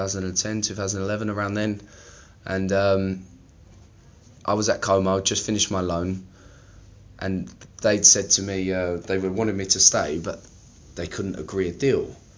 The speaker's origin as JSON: {"language": "English", "region": "England", "country": "United Kingdom", "said": "And it was, as an English person, just I was completely lost in it, because obviously we've got all this passion for football and everything like that."}